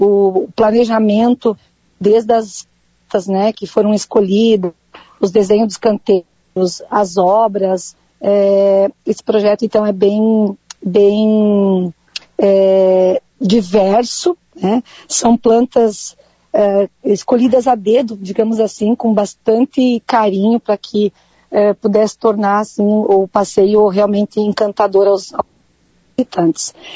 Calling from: São Francisco de Paula, Rio Grande do Sul, Brazil; Isso, bom dia a todos. Sim, São Francisco

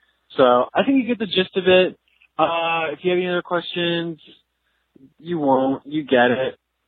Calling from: San Diego, California, United States; I'm calling from San Diego.

